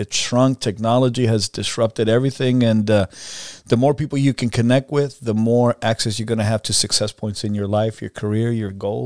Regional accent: Tierra Blanca, Texas, United States; I grew up in the Valley, a small little community called La Jolla. And not even in La Jolla. I grew up in a little offshoot called Tierra Blanca. So no stores, no streets, no services.

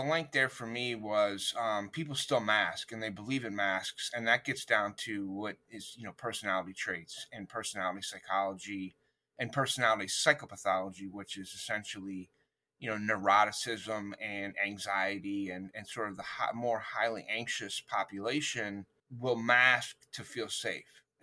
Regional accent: United States; I'm originally from the States, the U.S., so I came back here

